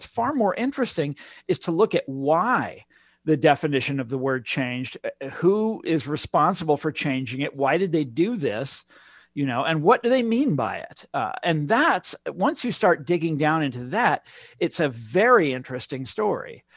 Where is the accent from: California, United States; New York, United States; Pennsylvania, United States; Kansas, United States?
Kansas, United States; But, you know, I'm from Kansas and the first time I heard the word used that way, I was just like, now, wait a second, that's not populism.